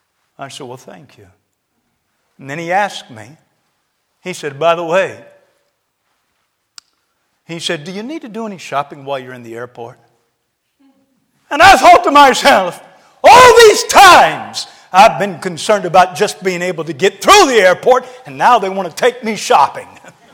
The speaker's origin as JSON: {"language": "English", "town": "North", "region": "South Carolina", "country": "United States", "said": "And I told them, I'm from South Carolina, but I'm from a little town in South Carolina named North."}